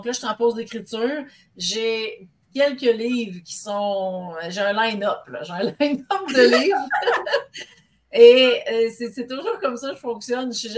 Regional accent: Quebec, Canada; Je viens de l'Abitibi. Je viens de l'Abitibi et j'ai déménagé dans les dernières années.

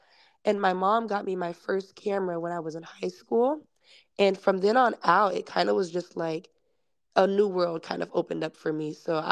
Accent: Clewiston, Florida, United States; now in Orlando, United States; Yes, so I am from Clewiston, Florida. That's deep in the muck of South Florida, right near Lake Okeechobee on the Everglades. So it's really Alligator City. I'm a country girl. But I am currently located in Orlando, Florida.

